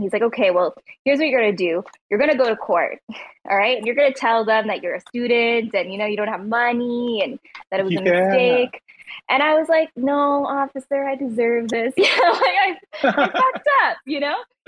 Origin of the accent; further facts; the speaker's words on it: Canada; Yeah, I'm Canadian. We're still weird about that shit.